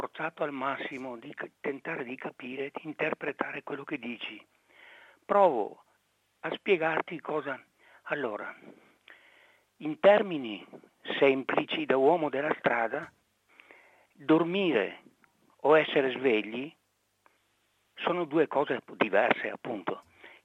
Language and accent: Italian; Pontelongo, Veneto, Italy; Io sono nato nel Veneto, sono nato a Pontelongo, in provincia di Padova.